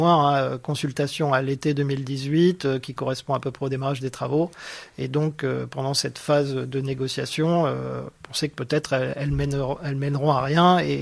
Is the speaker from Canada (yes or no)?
no; Hauts-de-France, France; Donc moi, je suis nordiste.